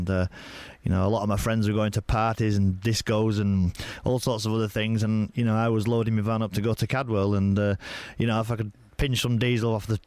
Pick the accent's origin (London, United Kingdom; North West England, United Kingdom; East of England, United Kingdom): North West England, United Kingdom; Morecambe; I was brought up properly in Morecambe and, you know, I loved it, you know. There was Heysham as well, not too far away, Lancaster, you know.